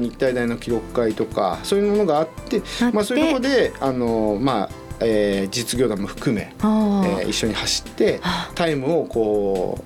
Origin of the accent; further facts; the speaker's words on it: Kobayashi, Miyazaki, Japan; 僕らの実家宮崎県の小林っていうところがあるんですけどね、